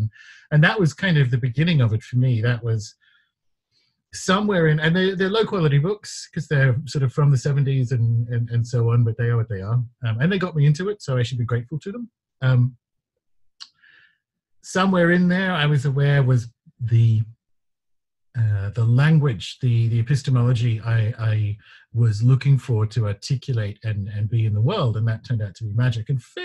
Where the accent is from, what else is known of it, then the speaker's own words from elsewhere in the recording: Newcastle, New South Wales, Australia; about 3 miles away down the road where I grew up in Newcastle, Australia, it was a really good independent bookstore.